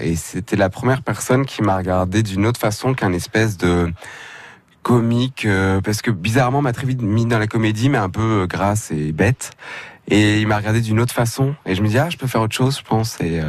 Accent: Aix-en-Provence, Provence-Alpes-Côte d'Azur, France; moved away as an adult; now in Paris, France; Je suis parti à 18 ans, moi je suis aixois. Je suis parti à 18 ans d'Aix pour Paris

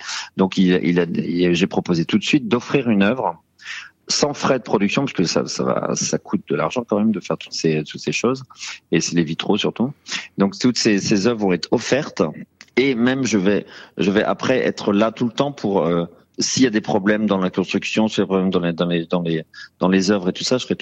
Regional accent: Château-Guibert, Pays de la Loire, France; Alors moi, je suis né en Vendée, je suis né à Luçon, mais j'ai grandi dès le troisième jour à Château-Guibert.

